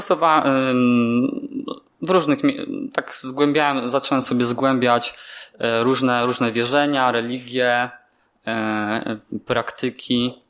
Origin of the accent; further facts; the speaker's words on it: Opoczno, Łódź Voivodeship, Poland; now in Toruń, Poland; Pochodzę z Opoczna, z małego miasteczka w Łódzkiem. Moi rodzice to nominalni katolicy. Wychowałem się w bloku